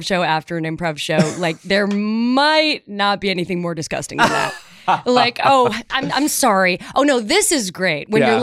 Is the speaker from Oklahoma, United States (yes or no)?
no; Chicago, Illinois, United States; So I went to NYU, and I grew up in Chicago, and I went to NYU, and when I went to audition at NYU, it was the first time I had ever been on a plane.